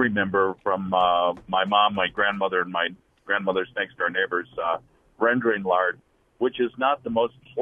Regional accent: Mineral Point, Wisconsin, United States; I was originally from the Mineral Point area, and there was a lot of diversified farming down there.

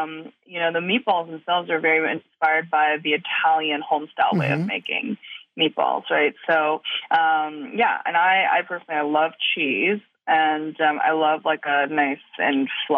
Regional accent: Sichuan, China; it really ignited my love for flavor, and especially for Sichuan flavor, the flavors of my hometown.

